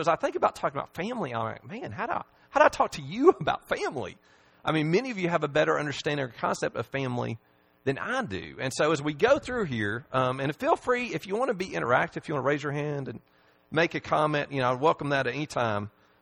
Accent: Huntsville, Alabama, United States; but I grew up in Huntsville, Alabama, and actually I lived there as long as I can remember, I was born there

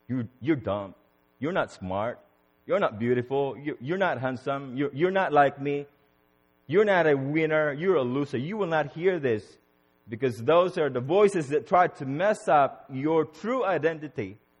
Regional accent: United States; You just show your passport or your face, I'm American, and they say, stamp, okay, you come in.

